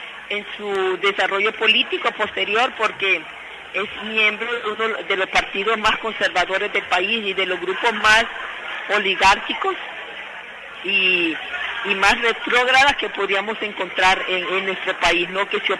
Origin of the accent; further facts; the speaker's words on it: Honduras; quienes somos la resistencia hondureña y quienes estamos atrás somos el mismo pueblo.